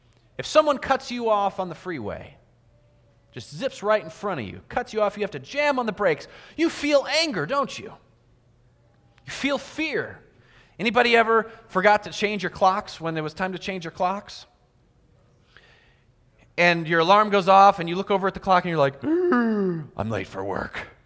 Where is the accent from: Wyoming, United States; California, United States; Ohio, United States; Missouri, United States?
California, United States; Fallbrook; I grew up playing around in the ocean. I grew up in Fallbrook, California, about 15 minutes from the ocean.